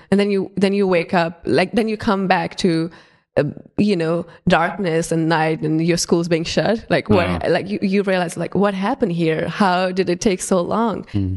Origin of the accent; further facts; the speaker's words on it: India; moved away; I'm, you know, being Indian, you feel a type of way asking people, like, you know, you came to a new country, you don't want to be perceived as a needy or anything as well.